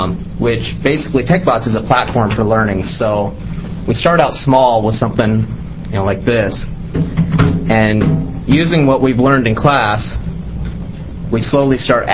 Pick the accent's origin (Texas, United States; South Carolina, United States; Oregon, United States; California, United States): Oregon, United States; I'm just some background. I grew up in Harney County and attended Crane Union High School.